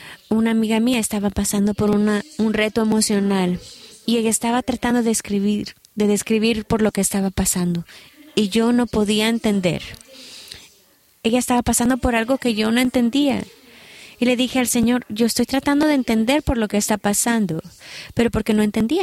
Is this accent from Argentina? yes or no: no; Burkina Faso; porque yo vengo de Burkina Faso, voy a escaparme de experiencias por las que van ustedes.